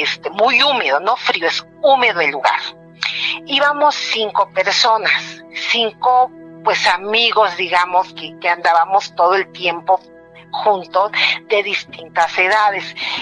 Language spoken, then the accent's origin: Spanish; Cancún, Quintana Roo, Mexico; also born or lived in Chiapas; yo soy de Chiapas, crecí en Cancún, y aunque no sé hablar maya, sí entiendo lo que la gente local dice habla maya